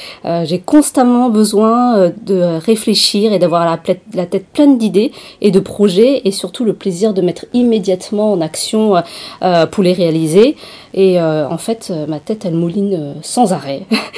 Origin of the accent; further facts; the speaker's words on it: Centre-Val de Loire, France; now in Tours, France; Alors, je ne suis pas tourangelle d'origine. Je viens du Loiret, en fait, dans le 45. Je suis venue faire mes études à Tours.